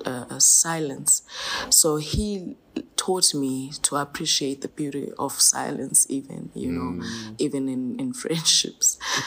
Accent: Eswatini; the long silent drives to Eswatini when he discovered that I was from Eswatini, and our friendship grew.

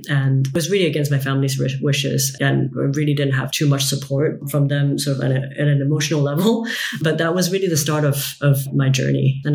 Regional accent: Hong Kong; because I was really applying for the Hong Kong general manager role, which, you know, Hong Kong was my hometown.

